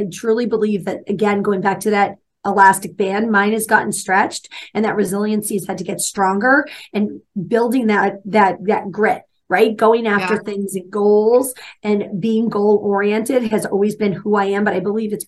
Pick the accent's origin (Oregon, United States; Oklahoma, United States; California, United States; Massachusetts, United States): Massachusetts, United States; I am originally from Massachusetts.